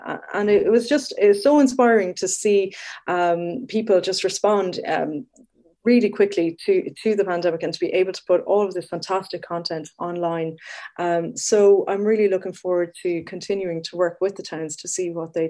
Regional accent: Munster, Ireland; especially because I'm from Tipperary, we've got four wall towns in the network.

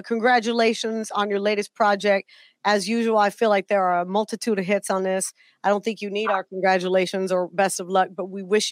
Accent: the South, United States; a long time ago, I grew up in the South, and I would hear that term a lot, like in our neighborhood and stuff.

